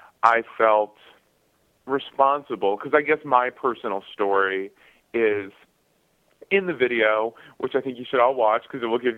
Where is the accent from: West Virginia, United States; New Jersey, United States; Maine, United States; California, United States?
West Virginia, United States; Wheeling; moved away; I'm from Wheeling. I lived there 10 years ago.